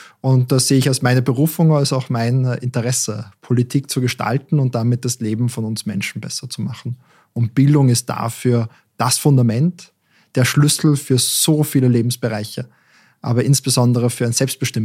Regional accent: Salzburg, Austria; ich bin in Salzburg aufgewachsen, in einer sehr internationalen Familie. Meine Mutter ist Französin, mein Vater ist Ungar und habe so unterschiedliche kulturelle Hintergründe mitbekommen

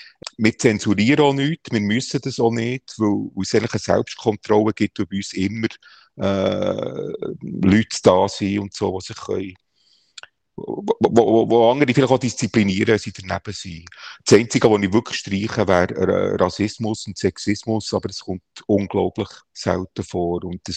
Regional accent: Bern, Switzerland; als Berner Giel habe ich halt IB entdeckt

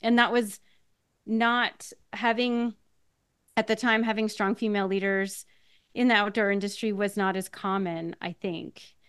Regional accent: Canada; I grew up in Canada in between Ottawa and Montreal.

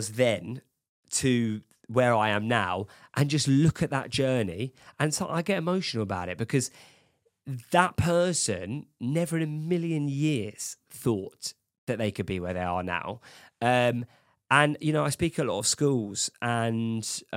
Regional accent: England, United Kingdom; But at the same time, we are English, okay? We are very skeptical people.

